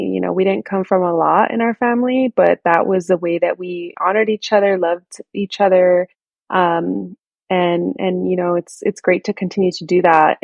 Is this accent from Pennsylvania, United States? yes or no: no; South Gate, California, United States; I grew up in Southeast Los Angeles, specifically in Southgate here in LA.